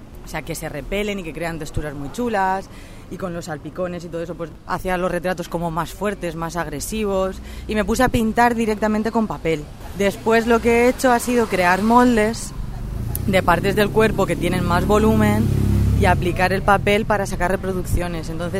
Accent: Pinoso, Valencian Community, Spain; also born or lived in Salamanca; now in Valencia, Spain; artista plástica y visual, soy de Pinoso, Ahora resido en Valencia

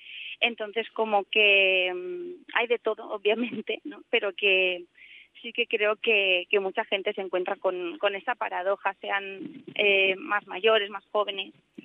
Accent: Valencian Community, Spain; first language Valencian; algún día me gustaría hacer también alguna en valenciano, que es mi lengua materna.

